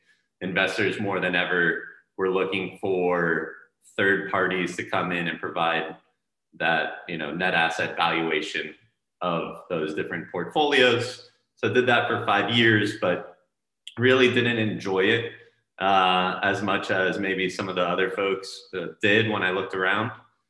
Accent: Miami, Florida, United States; So I was born and raised in Miami. After college, I moved to Boston.

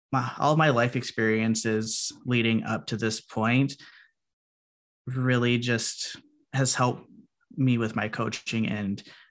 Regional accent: Minnesota, United States; And also growing up in Minnesota and being a part of the Minnesota Army National Guard

